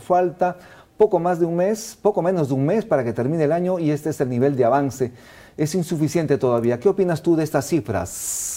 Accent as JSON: {"language": "Spanish", "town": "Oropesa", "region": "Cusco", "country": "Peru", "said": "Oropesa, Cusco en mi tierra."}